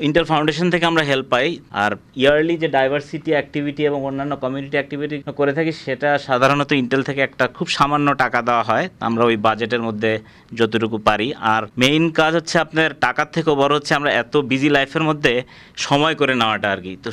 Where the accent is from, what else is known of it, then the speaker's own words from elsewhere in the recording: Bangladesh; moved away as an adult; আমরা আসলে যারাই বাংলাদেশ থেকে এসেছি